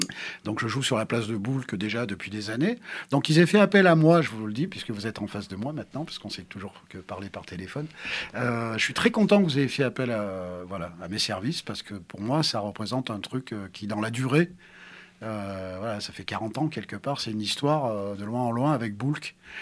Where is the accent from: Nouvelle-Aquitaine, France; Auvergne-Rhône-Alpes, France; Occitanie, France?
Auvergne-Rhône-Alpes, France; Die; Je suis un autochtone, je suis né à Die, mais j'en suis parti, je suis revenu par choix.